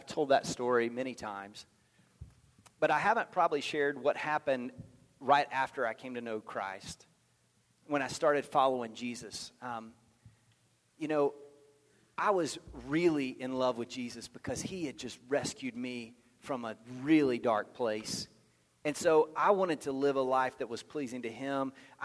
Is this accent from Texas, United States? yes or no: yes; Texas, United States; I mean, I grew up in Southeast Texas